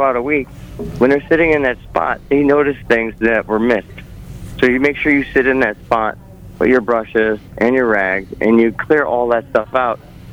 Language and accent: English; Chicago, Illinois, United States; I'm a hustler. I'm from Chicago, so...